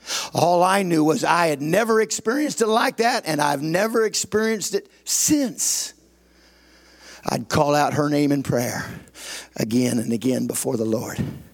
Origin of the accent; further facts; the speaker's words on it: United States; from Washington.